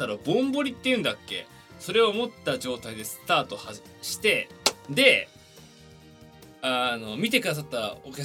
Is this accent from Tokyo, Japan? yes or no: yes; Tokyo, Japan; 東京都出身、東京生まれ、東京育ち。そうなんです、いわゆる都会っ子ってやつですね。1990年3月14日まで、つまり31歳でございます。